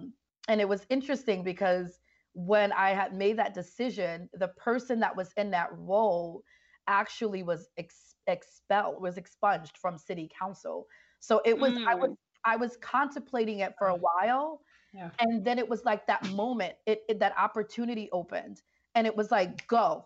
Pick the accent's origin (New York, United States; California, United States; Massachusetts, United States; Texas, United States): New York, United States; New York City; And so growing up in the Bronx and just being a person that's seen violence and have experienced so much in life, living in the Bronx, poverty and fatherlessness and all that stuff